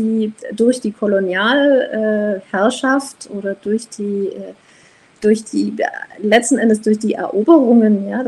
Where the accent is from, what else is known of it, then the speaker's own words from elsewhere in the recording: Germany; born there; also born or lived in France / South Africa; Also ich bin, wie gesagt, in Deutschland geboren und habe dann sehr, sehr lange in Frankreich gelebt und dann eben in Südafrika.